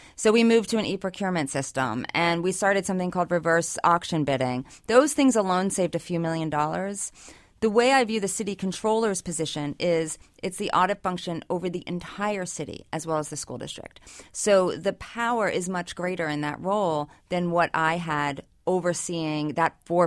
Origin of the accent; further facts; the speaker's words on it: Abington, Pennsylvania, United States; moved away as an adult; I grew up in Abington, went to Abington High School, and left Philadelphia area for many years for college and then grad school.